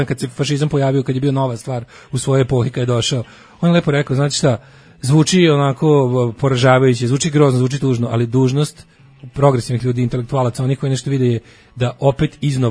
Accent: Novi Sad, Vojvodina, Serbia; ja sam iz Novog Sada, registracija Beograd.

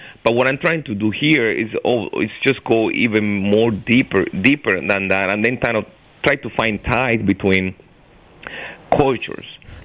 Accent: Pinar del Río, Cuba; there's only the one that survived at the one in Pina del Rio, near my hometown. You know, and this music basically is disappearing.

